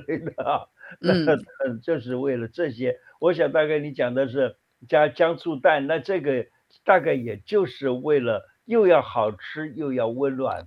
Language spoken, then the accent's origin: Chinese; China; 我们中国人有这么一个习俗，就是大概过小年啦，什么要祭灶啊。